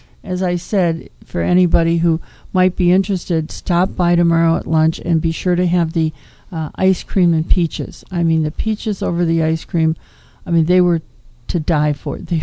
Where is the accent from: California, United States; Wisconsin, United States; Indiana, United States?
Wisconsin, United States; those of you who know me know I grew up in Wisconsin, this reminded me of the small town ice cream socials